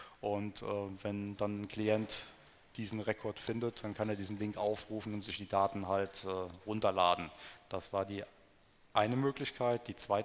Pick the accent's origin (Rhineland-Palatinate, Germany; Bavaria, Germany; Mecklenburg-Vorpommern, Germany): Rhineland-Palatinate, Germany; ich komme aus Rheinland-Pfalz